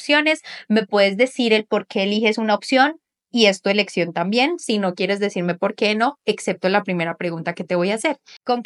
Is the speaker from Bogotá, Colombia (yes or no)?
no; Popayán, Cauca, Colombia; Pues yo soy de Popayán, entonces pues tengo otras palabras, pero no importa.